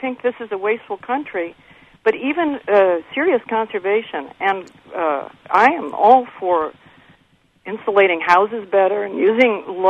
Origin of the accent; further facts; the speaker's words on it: New Mexico, United States; I grew up in New Mexico. My neighbors were uranium miners. They would go up to Grants, to the mineral belt there and mine uranium.